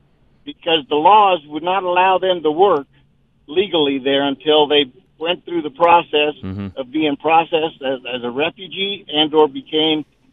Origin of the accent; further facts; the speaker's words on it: Peru; If you go to my home country of Peru